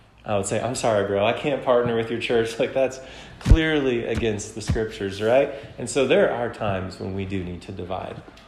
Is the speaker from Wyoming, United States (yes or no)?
yes; Wyoming, United States; I have very strong opinions about things because I'm from Wyoming.